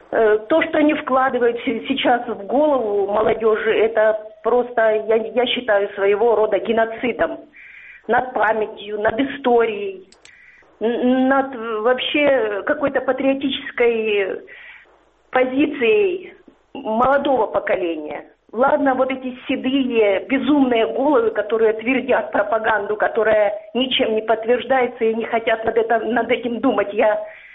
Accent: Crimea, Ukraine; Да, я из Крыма.

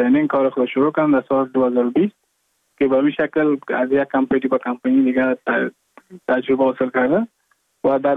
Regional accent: Mazar-i-Sharif, Balkh, Afghanistan; moved away as an adult; now in India; از مزار شریف هستم، از قریه شیرآباد که از قریه درفتاده مزار شریف بخش می باشم که ما در سال 2019 ماه جون به هندوستان آمدم

